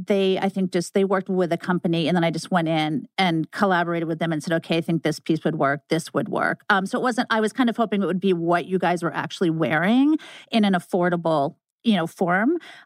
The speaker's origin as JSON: {"language": "English", "region": "New England", "country": "United States", "tie": "born or raised there", "lives_now": "Los Angeles, United States", "said": "I'm a beach girl. I grew up in New England on the coast. And so coming to LA was huge."}